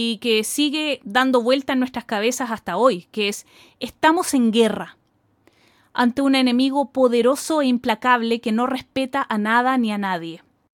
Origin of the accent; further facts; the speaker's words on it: Chile; desembocó en un descontento absoluto ante todas las aristas prácticamente de nuestra vida como chilenos.